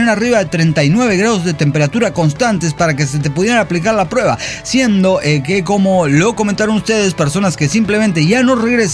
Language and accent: Spanish; Pachuca, Hidalgo, Mexico; soy de Pachuca, Hidalgo.